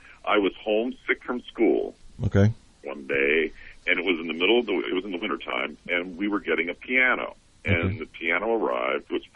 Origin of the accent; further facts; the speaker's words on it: Quakertown, New Jersey, United States; I grew up in Quakertown, New Jersey.